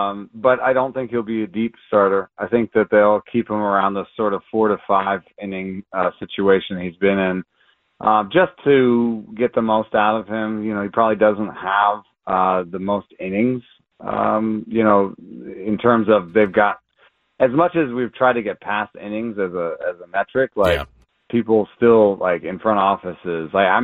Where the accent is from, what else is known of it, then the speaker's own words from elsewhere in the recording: Jamaica; born there; Well, I was born in Jamaica.